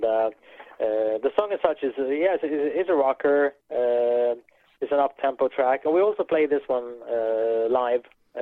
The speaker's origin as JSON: {"language": "English", "country": "Sweden", "said": "since we're from Sweden, I think we have some other influences"}